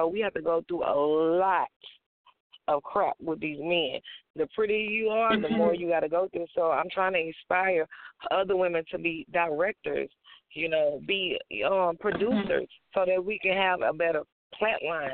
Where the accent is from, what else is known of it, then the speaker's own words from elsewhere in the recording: Baton Rouge, Louisiana, United States; I grew up under him in South Baton Rouge, Louisiana.